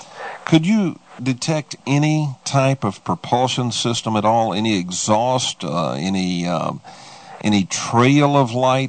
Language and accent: English; United States; you're an American, I'm an American.